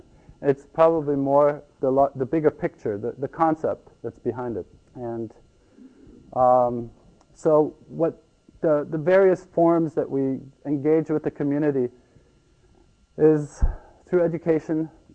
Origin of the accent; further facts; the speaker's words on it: Ecuador; now in California, United States; I grew up in Ecuador, and that's probably where I got inspired by the farming culture that exists there. And when I moved to California